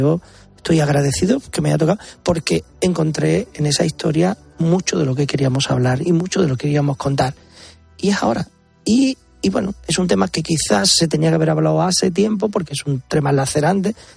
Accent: Andalusia, Spain; yo como andaluz

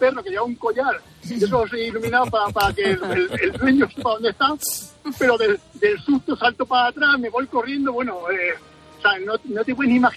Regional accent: Villamalea, Castilla-La Mancha, Spain; Nada, concretamente de un pueblo de Villamalea, pero vamos, sí.

